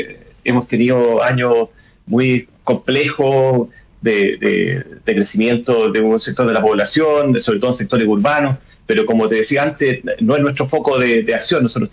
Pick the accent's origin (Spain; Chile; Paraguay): Chile; a esta comunidad que somos los chilenos, que nos queremos y queremos tener un mejor país